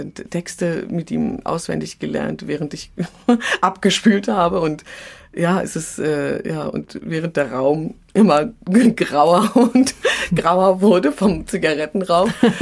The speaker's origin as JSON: {"language": "German", "region": "Berlin", "country": "Germany", "tie": "born or raised there", "said": "Ich bin eben in Neukölln aufgewachsen, im schwierigen Bezirk in Berlin"}